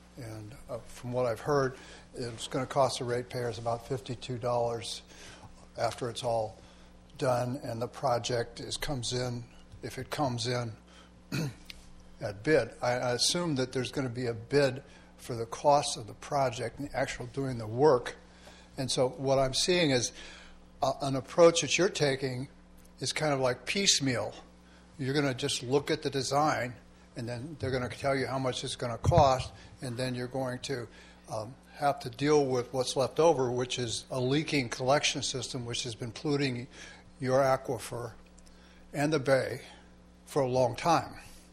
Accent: Los Osos, California, United States; I am also from Los Osos, by the way, so if you want to ban me, this is the time before I get anything else out.

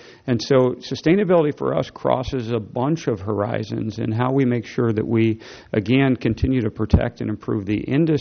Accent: Las Vegas, Nevada, United States; You know, when I was growing up in Las Vegas, tourism, you kind of got two options.

